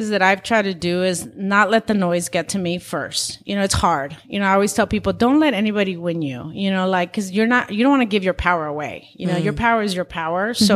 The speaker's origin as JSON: {"language": "English", "country": "Mexico", "tie": "born or raised there", "said": "because I know the language, I'm Latina, I'm from Mexico, you know, I was born there."}